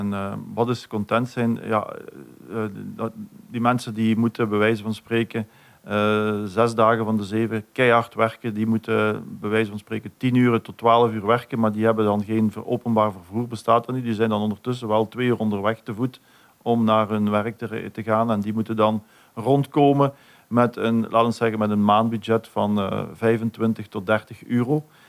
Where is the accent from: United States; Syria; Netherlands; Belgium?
Belgium; Genk, Limburg; ik heb altijd mijn jeugd doorgebracht in Waterschei, wat een gehucht is van Genk.